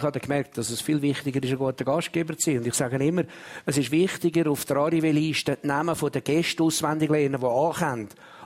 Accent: Glarus, Switzerland; Ich bin in Glaris aufgewachsen.

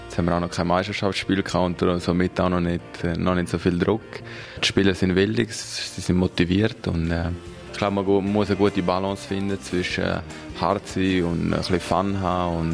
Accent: Celerina, Graubünden, Switzerland; also born or lived in Davos; ich bin 32. Ich bin in Engadin geboren, in Zellerine, dort aufgewachsen

